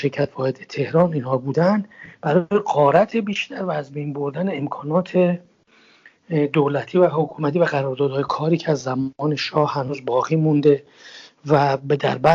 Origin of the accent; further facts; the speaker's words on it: Iran; moved away; وقتی من خودم از ایران آمدم بیرون